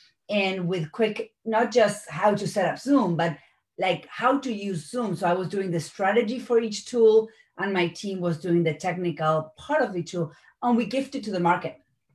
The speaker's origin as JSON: {"language": "English", "country": "Argentina"}